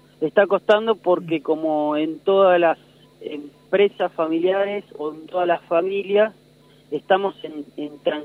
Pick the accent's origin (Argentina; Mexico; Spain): Argentina; Guatraché, La Pampa; Yo, por ejemplo, soy del interior, soy de Guatraché